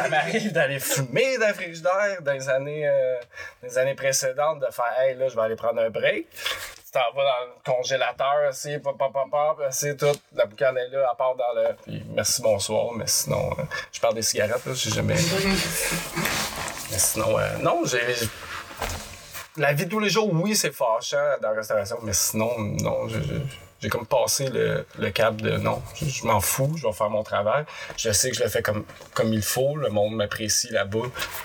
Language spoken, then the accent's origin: French; Quebec, Canada; toujours dans le même coin à Repentigny, vu que je viens de la Nourdière. Fait que j'ai toujours resté dans ce coin-là. Déménagé à Montréal. De Montréal, je me suis séparé, revenu à l'Assomption